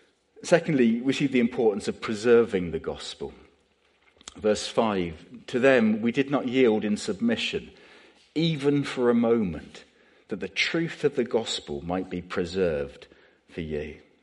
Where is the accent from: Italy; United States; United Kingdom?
United Kingdom; Bradford-on-Avon, South West England; I used to know a man when I was growing up in Bradford-on-Avon.